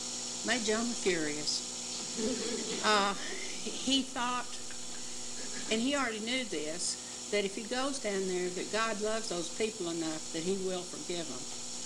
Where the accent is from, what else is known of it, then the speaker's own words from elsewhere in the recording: Fort Griffin, Texas, United States; My sister and I grew up in Fort Griffin, Texas, on the Clear Fork of the Brazos River.